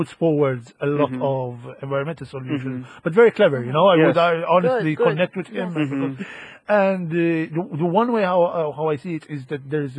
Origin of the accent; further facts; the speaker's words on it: United Kingdom; So greenwashing, there you go. We're British.